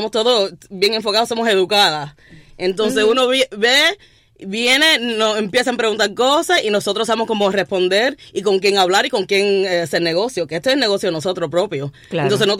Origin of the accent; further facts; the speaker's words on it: United States; Nosotros somos americanas, somos gringas. Todo es más en Spanglish.